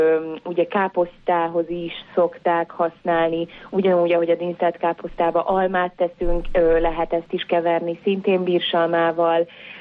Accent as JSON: {"language": "Hungarian", "country": "Hungary", "said": "Én Észak-Kelet-Magyarországról származom"}